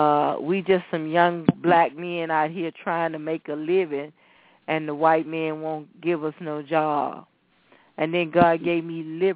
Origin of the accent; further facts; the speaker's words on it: Houston, Texas, United States; I said, well, I was raised in Fifth Ward. I'm the oldest of nine.